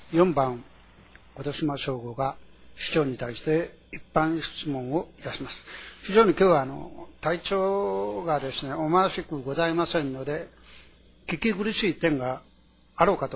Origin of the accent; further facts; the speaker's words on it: Ishida, Nagasaki, Japan; 私は旧石田町出身であります。